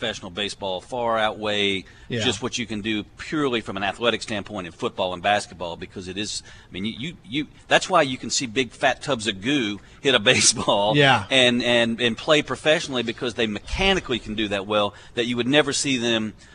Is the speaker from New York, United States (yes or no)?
no; Arkansas, United States; I think a lot of guys my age growing up in Arkansas and remembering, and now I sound like my father